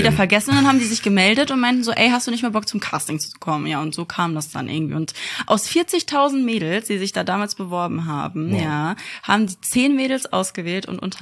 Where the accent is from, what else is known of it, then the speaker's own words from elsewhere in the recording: Bottrop, North Rhine-Westphalia, Germany; also born or lived in Gelsenkirchen; In Gelsenkirchen geboren und in Bottrop groß geworden.